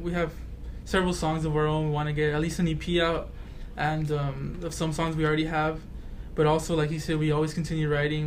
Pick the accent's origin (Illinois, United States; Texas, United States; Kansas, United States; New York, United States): Texas, United States; Weslaco; also born or lived in Michigan; Yeah, I was born in Michigan, but I've lived in Weslaco my whole life, so I consider myself born and raised in Weslaco.